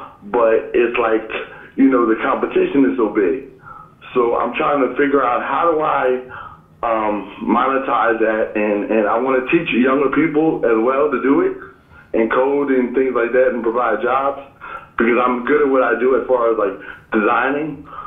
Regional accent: East Windsor, New Jersey, United States; I'm from Eastwood, New Jersey.

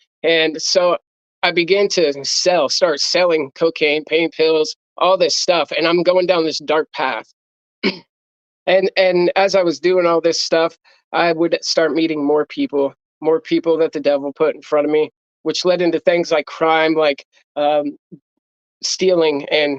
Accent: Iowa, United States; I'm from Iowa. I moved to the city. I was from a small town, but I moved to Des Moines, the city.

